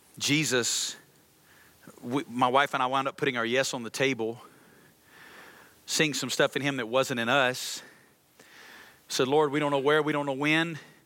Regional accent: Alabama, United States; now in Las Vegas, United States; I grew up in Alabama. In Alabama, you don't go to Las Vegas.

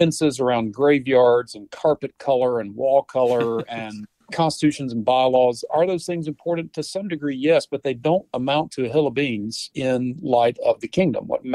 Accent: South Carolina, United States; also born or lived in Salt Lake City, United States; So we've done ministry where I grew up here in South Carolina. But we left here about 20 years ago for me to do a master's and PhD at Southern Seminary.

